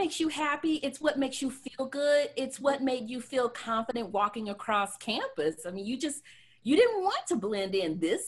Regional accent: Texas, United States; It was even more important growing up as a kid. I grew up in Southeast Texas, where it's hot and humid.

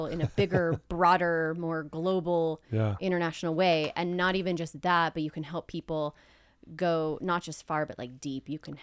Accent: Utah, United States; So I grew up here in Utah, and I think I always wanted to go into the medical field.

